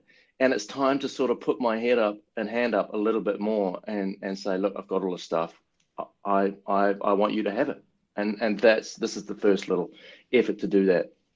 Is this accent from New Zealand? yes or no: yes; New Zealand; accent: Kiwi; my accent is pretty flat, you know, and thick. And so I'm very Kiwi in that way. And, you know, you grow up in New Zealand.